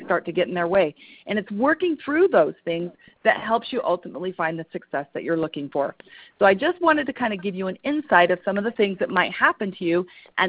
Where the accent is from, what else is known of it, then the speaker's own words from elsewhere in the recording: Salt Lake City, Utah, United States; I am from Salt Lake City, Utah.